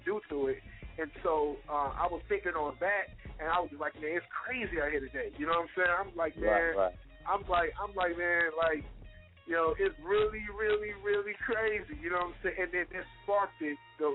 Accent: Chicago, Illinois, United States; about me being here, born and raised in Chicago, I knew it's gonna get worse.

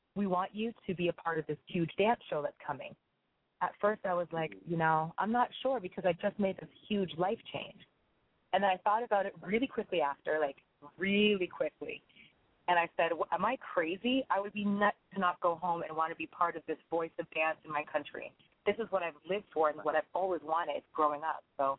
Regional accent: Canada; But the whole difference is that we're Canadian. We have a lot of culture here.

